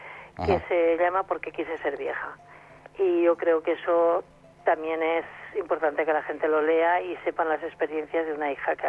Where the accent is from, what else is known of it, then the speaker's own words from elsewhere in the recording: Valencian Community, Spain; Siempre he vivido la misma zona que vivo, he vivido cerca del mar y no me gustaría salir de aquí. Es mi tierra favorita.